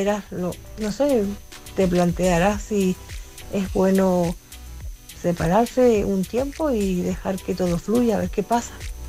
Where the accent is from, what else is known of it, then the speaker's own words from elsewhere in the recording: Canary Islands, Spain; now in A Coruña, Spain; la tinerfeña que vive en Coruña.